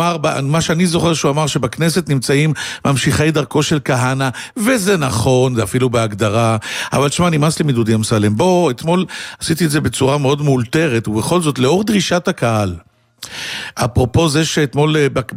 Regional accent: Holon, Tel Aviv District, Israel; אני בא מחולון, אני עד נישואי הראשונים עוד דיברתי בזכר נקבה בעברית, אני יודע שקשה להאמין, בטעויות

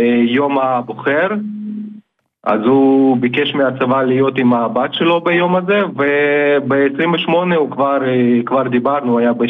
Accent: Ukraine; now in Israel; לא, אנחנו עלינו בשנת 97 מאוקראינה.

